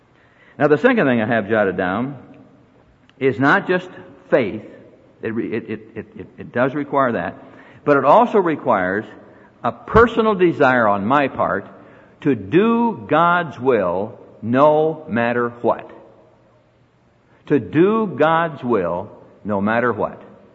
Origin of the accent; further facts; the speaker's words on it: Iowa, United States; Now, we're born and raised in Iowa. We live now in Colorado, and so water and all that kind of stuff, kind of a new thing to us.